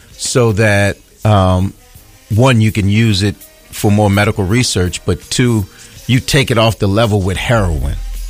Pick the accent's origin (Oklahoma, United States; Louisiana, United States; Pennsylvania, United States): Louisiana, United States; New Orleans; I'm from New Orleans. Cash Money and No Limits.